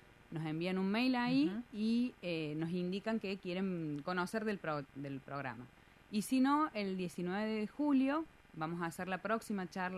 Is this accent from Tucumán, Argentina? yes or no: no; Córdoba, Argentina; now in Mendoza, Argentina; Soy cordobesa.